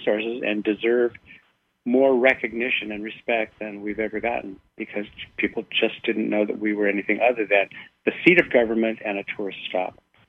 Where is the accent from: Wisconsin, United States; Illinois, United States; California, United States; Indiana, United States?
California, United States; Los Angeles; also born or lived in Chico / Eureka; I was raised in Los Angeles, so all politics was local. And I moved to Chico, California, a small college town where I worked for a regional planning agency.